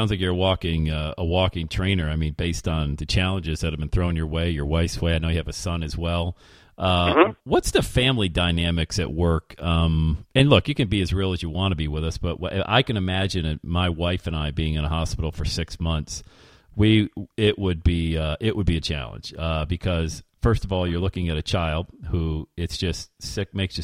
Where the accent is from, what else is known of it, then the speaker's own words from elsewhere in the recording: Buffalo, New York, United States; I was following Jim Kelly, the NFL quarterback, only because I'm from Buffalo